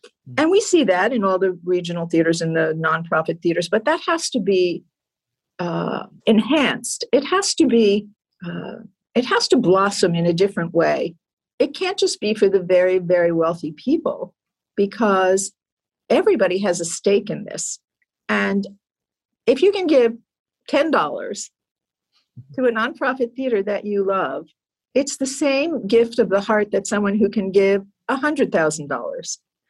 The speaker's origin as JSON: {"language": "English", "region": "New Jersey", "country": "United States", "tie": "born or raised there", "said": "I grew up in New Jersey and my parents loved musical theater."}